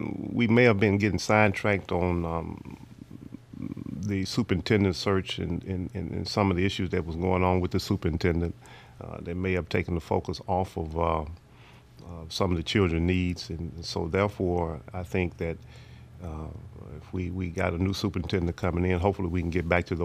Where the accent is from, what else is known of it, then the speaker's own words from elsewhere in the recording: Monroe, Louisiana, United States; Well, I was born and raised in Monroe. A lot of people may know of me from … Hill's Barbecue from Texas Avenue in Newtown area.